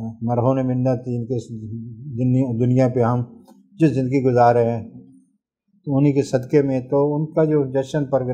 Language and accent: Urdu; Punjab, Pakistan; born there; ضلع جھنگ میرا اور علاقہ جو ہے، گاؤں میرا جہاں پہ میری اصل پیدائش ہے، وہ ہے تتار کو۔ میں وہاں سے 2003 میں یہاں اس ادارے میں آیا ہوں،